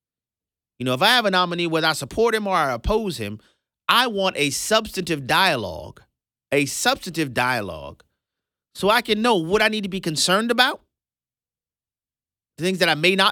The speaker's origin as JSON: {"language": "English", "country": "United States", "said": "As an American, it's embarrassing to me to have to watch these hearings"}